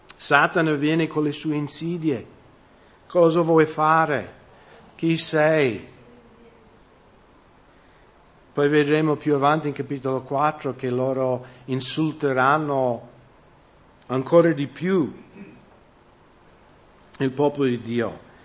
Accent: United States; also born or lived in Veneto; now in Italy; io ho vissuto più anni nel Veneto di qualunque altro posto nella mia vita. Perché quando ero piccolo in America mio padre cambiava lavoro spesso e ci traslocavamo. Ho vissuto più tempo qui di qualunque altro posto nel mondo. Quindi in un certo senso sono miso Veneto.

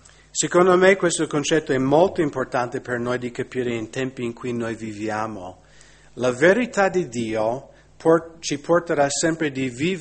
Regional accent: United States; Italian is a second language; now in Italy; Magari qui in Italia non è molto evidente questo, nel mio paese, negli Stati Uniti, sta succedendo veramente un macello, no?

